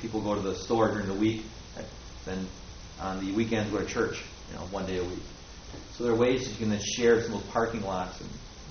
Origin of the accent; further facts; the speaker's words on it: Howard, Wisconsin, United States; Like in my hometown in Howard.